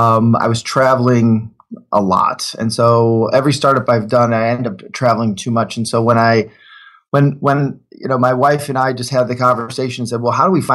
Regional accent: Detroit, Michigan, United States; I grew up in Detroit, and we had this thing called Big Junk Day

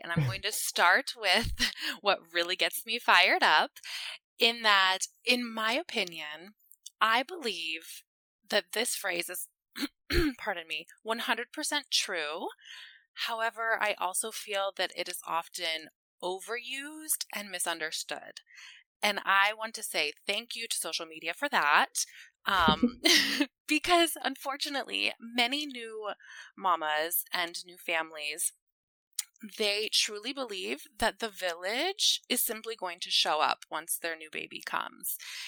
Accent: Ohio, United States; now in Washington, D.C., United States; My family and I are currently in the Washington, D.C. area. I'm originally from Ohio, and we've been here about 10 years now. So this is now our home.

